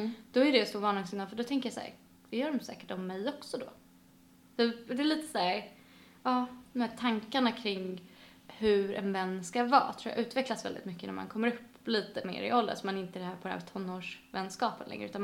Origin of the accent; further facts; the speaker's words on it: Sweden; now in London, United Kingdom; när jag flyttade hit, var att här i London så, alltså hemma i Sverige, då växer man väldigt mycket upp med en viss typ av människor